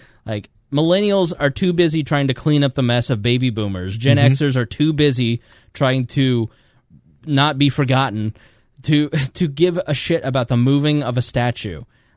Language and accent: English; Indiana, United States; accent: Hoosier; And I know my Hoosier accent says minz.com